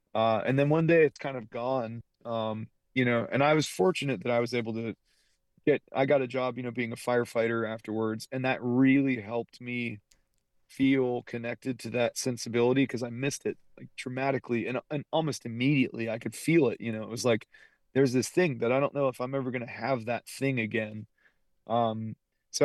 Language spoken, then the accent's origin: English; Athens, Georgia, United States; I really love Porch Fest because I grew up in the Athens area, more or less, and it's always been, you know, a music city to me.